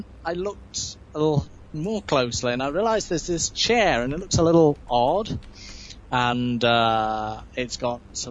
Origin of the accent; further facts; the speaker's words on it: Tainan, Taiwan; I'm from Tainan, Taipei.